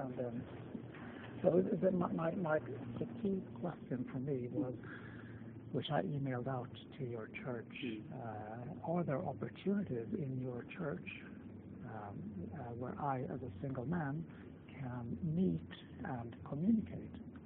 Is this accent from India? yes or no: no; Canada; now in Sweden; I grew up in Canada.